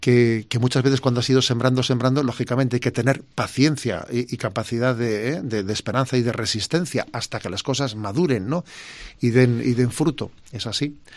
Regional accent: San Sebastián, Basque Country, Spain; porque claro, yo soy donostiarra, entonces ser obispo donde tú has vivido tiene muchas ventajas

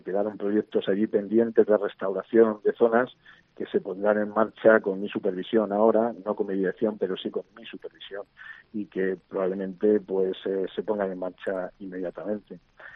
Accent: Ávila, Castile and León, Spain; Cierto, y más tratándose en mi tierra, ¿no? Yo digo que no hay abulense que se precie que no lleve Ávila en la mente y en el corazón, ¿no?

